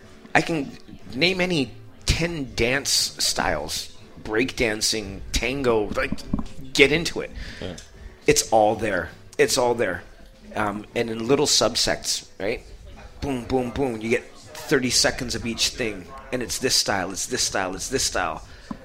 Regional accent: Langford, British Columbia, Canada; I grew up in Langford.

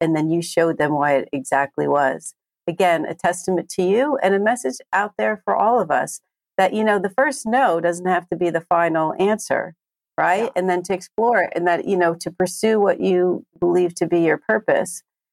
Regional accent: New Jersey, United States; that's my home ground. I'm from Jersey. You know that.

